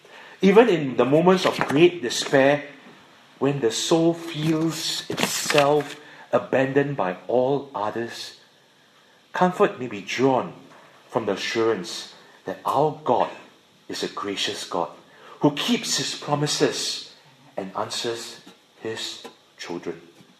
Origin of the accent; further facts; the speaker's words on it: Singapore; You know, as a Singaporean, I need to confess that as Singaporeans, we have a tendency to take control